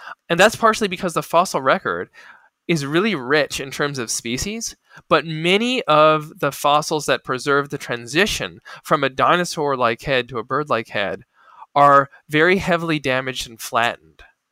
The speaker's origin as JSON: {"language": "English", "region": "Ohio", "country": "United States", "tie": "born or raised there", "also_born_or_lived": "Kansas", "said": "And so I grew up in Ohio and in Kansas, and it was kind of a Steven Spielberg childhood."}